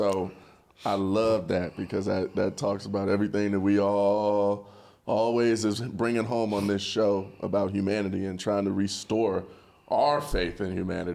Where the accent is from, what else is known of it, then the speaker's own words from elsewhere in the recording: Ohio, United States; it's going back to my home state of Ohio.